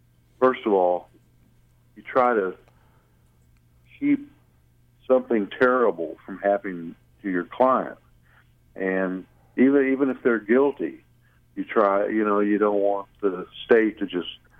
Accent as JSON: {"language": "English", "town": "Plainview", "region": "Texas", "country": "United States", "tie": "born or raised there", "also_born_or_lived": "Waco, Texas", "said": "Well, I was born in Waco, Texas, and then my family moved out to the panhandle of Texas in an area, you know, between Amarillo and Lubbock. Part of my high school was in grade school, was in Plainview, Texas."}